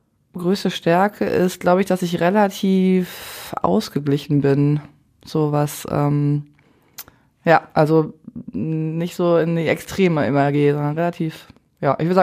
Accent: Essen, North Rhine-Westphalia, Germany; Am 1.7.92 in Essen.

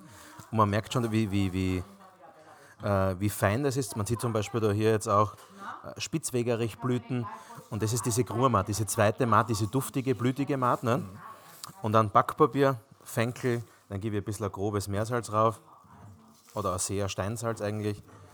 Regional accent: Styria, Austria; bis zum Weinland, wo ich herkomme, wir sind auf 250 Meter. Also von dem alpinen Klima bis zum südländischen, also Alpe-Adria-Klima, das ist das Spannende in der Steiermark.

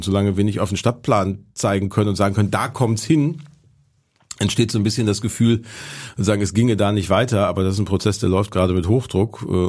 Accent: North Rhine-Westphalia, Germany; das soll so aussehen wie in meiner Jugend im Ruhrgebiet.

